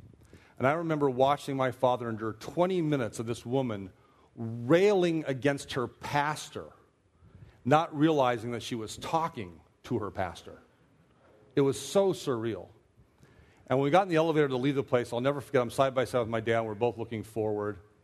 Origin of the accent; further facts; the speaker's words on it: Myrtle Beach, South Carolina, United States; born there; I was born when he was a chaplain in the United States Air Force. I was born in Myrtle Beach.